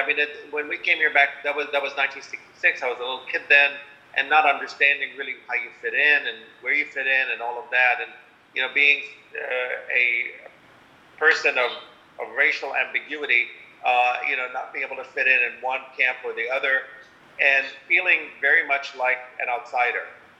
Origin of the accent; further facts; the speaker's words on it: Iraq; I come from the Middle East, from Iraq specifically.